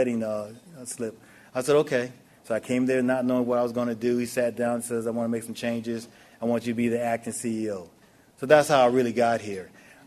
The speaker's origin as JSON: {"language": "English", "town": "Mount Clemens", "region": "Michigan", "country": "United States", "tie": "born there", "said": "I was born outside Detroit, Michigan, Mount Clemens, Michigan, Selfridge Air Force Base. My dad was in the military, career military."}